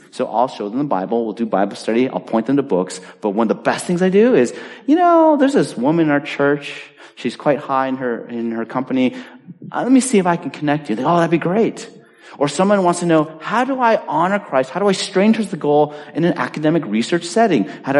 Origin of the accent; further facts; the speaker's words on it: California, United States; At least when I grew up in California, they didn't even get our fourth quarter grades, apparently.